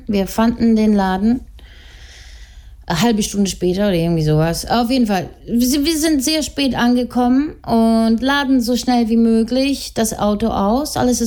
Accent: Italy; auf Italienisch, bin ja Italienerin

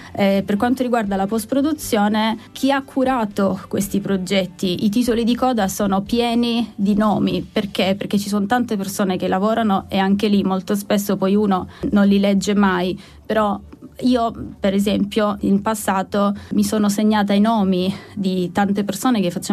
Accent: Sardinia, Italy; now in Rome, Italy; io sono sarda, quindi fuori sede

